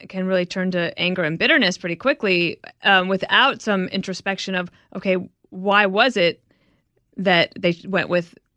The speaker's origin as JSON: {"language": "English", "region": "Wyoming", "country": "United States", "said": "I mean, I don't know. I'm just from Wyoming, please."}